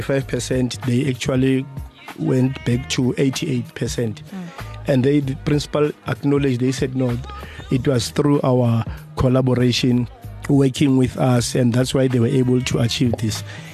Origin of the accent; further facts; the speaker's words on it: Tembisa, Gauteng, South Africa; Because I'm coming from Tembisa, I'll adopt Tembisa High